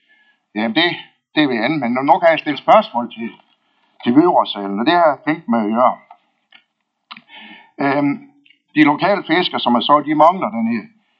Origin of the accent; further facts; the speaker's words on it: Aalbæk, North Denmark Region, Denmark; og jeg er fra Aalbæk.